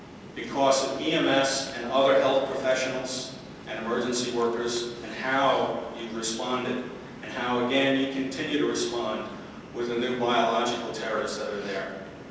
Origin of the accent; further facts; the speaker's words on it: United States; I will give thanks for what I have because I'm an American. And I'm proud of that.